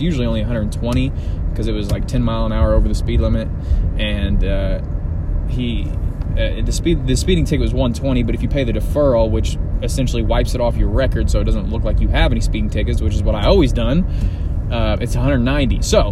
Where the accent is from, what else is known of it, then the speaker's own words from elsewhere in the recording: Terre Haute, Indiana, United States; I'm here back in Indiana and like in my hometown of Terre Haute, and I didn't want to leave home again yet.